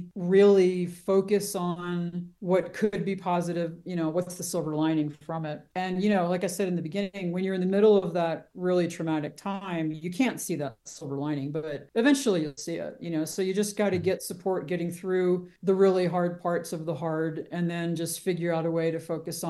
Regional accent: Philadelphia, Pennsylvania, United States; Well, I'm from Philly, so I must.

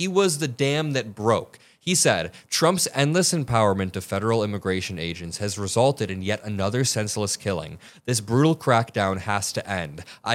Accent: Indiana, United States; now in Chicago, United States; I grew up in Indiana, Northwest Indiana, but I now live in Chicago, Illinois.

